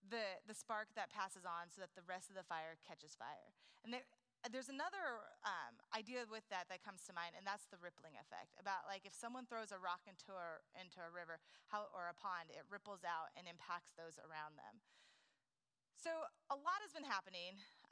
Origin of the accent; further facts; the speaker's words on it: Pacific Northwest, United States; now in Texas, United States; So I grew up in the Northwest. I grew up going to camp on the Oregon coast, which is very different from Texas camps.